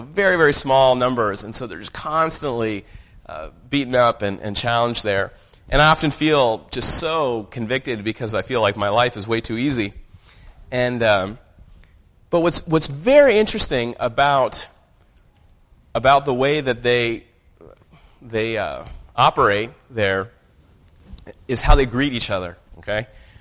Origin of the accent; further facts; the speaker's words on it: United States; born there; So I'm Indian ethnically, and I go to India fairly often. Even though I was born in the U.S., my parents were born and raised in India.